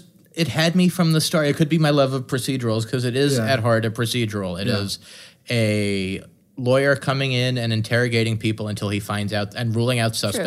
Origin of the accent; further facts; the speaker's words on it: New York, United States; I grew up in New York. I've been seeing Roundabout Theater Company shows since I was a kid.